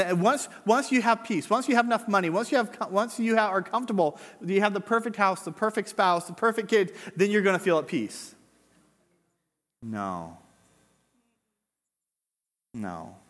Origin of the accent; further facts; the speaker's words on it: Downey, California, United States; All right, I grew up in Downey. I had to walk through that place every day to get home from school.